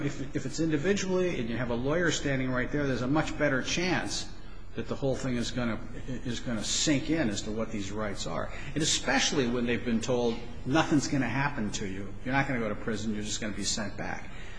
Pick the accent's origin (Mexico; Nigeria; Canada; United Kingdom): Mexico; now in United States; I grew up in Mexico.